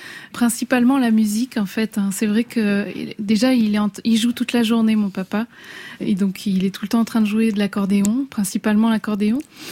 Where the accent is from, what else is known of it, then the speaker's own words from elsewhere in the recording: France; Oui, moi j'ai grandi en France métropolitaine et avec une maman de métropole. Donc à la maison, on parlait en français. Mon papa ne nous a pas parlé en créole.